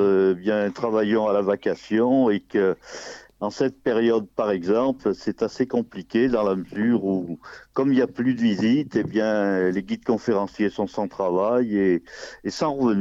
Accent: Le Puy-en-Velay, Auvergne-Rhône-Alpes, France; Oh, moi, je suis un véritable indigène. Hein. Je suis du Puy, de parents du Puy, d'une famille du Puy depuis au moins 300 ans.

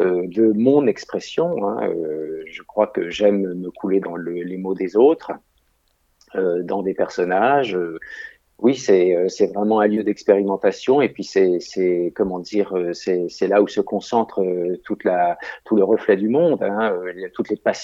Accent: Orléans, Centre-Val de Loire, France; on était dans Orléans, puisque je suis originaire d'Orléans

